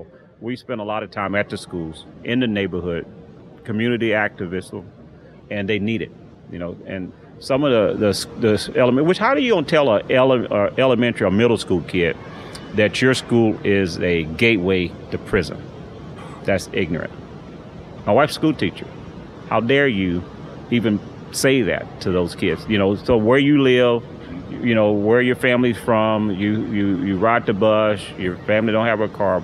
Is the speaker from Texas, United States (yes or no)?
yes; Houston, Texas, United States; I'm from Houston. I grew up in Sunnyside.